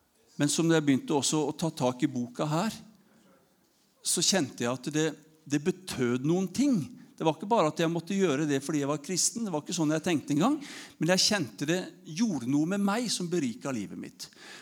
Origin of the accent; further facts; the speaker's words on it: Haugesund, Rogaland, Norway; also born or lived in Hamar / Oslo; da jeg vokste opp I Haugesund, så var jeg godt kjent med både narkomiljø og kriminelle ting og så videre